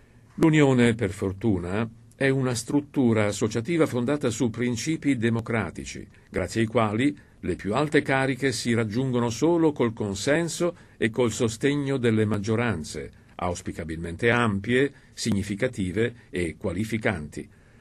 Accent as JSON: {"language": "Italian", "town": "Catania", "region": "Sicily", "country": "Italy", "tie": "born or raised there", "also_born_or_lived": "Bologna", "said": "Bambino del profondo sud, ho trovato a Catania, la mia città d'origine, un istituto che mi ha accolto per 8 anni"}